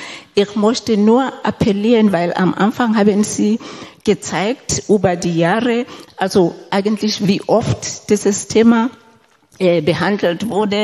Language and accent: German; Lesotho; German is a second language; Ich komme selber aus Lesotho im südlichen Afrika.